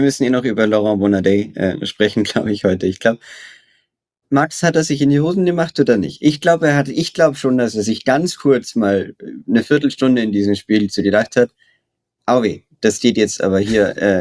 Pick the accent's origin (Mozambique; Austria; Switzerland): Austria